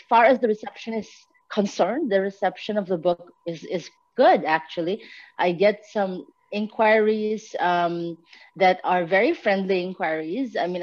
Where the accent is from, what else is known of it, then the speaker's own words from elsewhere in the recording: Philippines; I am from the Philippines